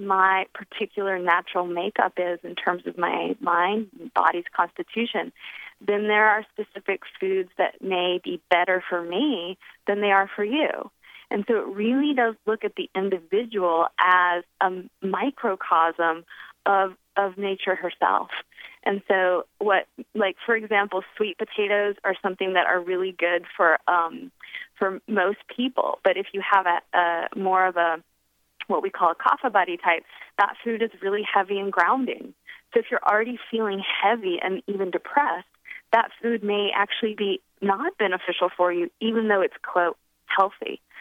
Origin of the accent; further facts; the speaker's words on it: Virginia, United States; now in India; I'm from Virginia, I'm a regular gal, and I moved to India